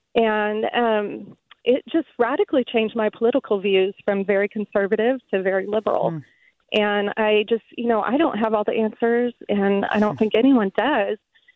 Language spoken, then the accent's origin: English; Midwest, United States; moved away as an adult; So I grew up in the Midwest, and I went to a Methodist church, a conservative Methodist church.